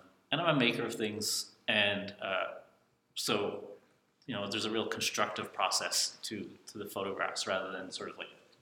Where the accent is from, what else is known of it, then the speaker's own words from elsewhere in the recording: Clarenville, Newfoundland and Labrador, Canada; I grew up in Clarenville, and I say sometimes that I'm like, it's like a weird kind of not like a real Newfoundland community because you're not a Bayman and you're not a townie.